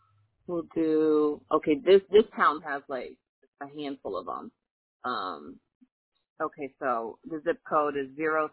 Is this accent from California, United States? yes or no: no; Wolcott, Connecticut, United States; All right, so the first town is my hometown, Wolcott, Connecticut, W-O-L-C-O-T-T.